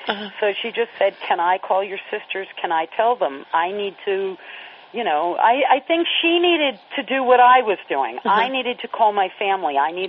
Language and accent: English; New York, United States; also born or lived in Florida, United States; they're in New York and in Florida, places I've lived and where I grew up in New York.